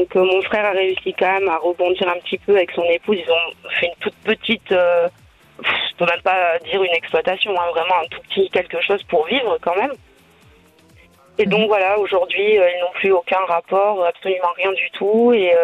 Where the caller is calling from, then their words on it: Nouvelle-Aquitaine, France; Alors je suis des Landes.